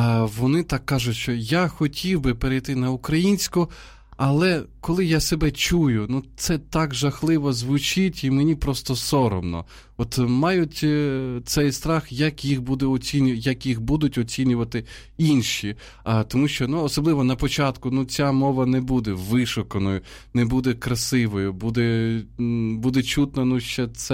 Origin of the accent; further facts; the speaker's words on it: Sumy, Sumy Oblast, Ukraine; я родом із Сум, я саме тому